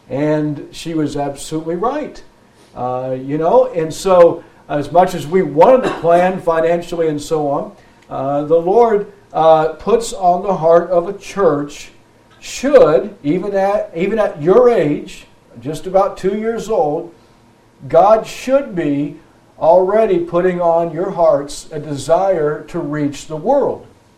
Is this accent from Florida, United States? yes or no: yes; Florida, United States; also born or lived in Indiana; now in Tennessee, United States; I am from Tennessee now. I'm not from there originally. I grew up in South Florida, was born on a farm in Indiana.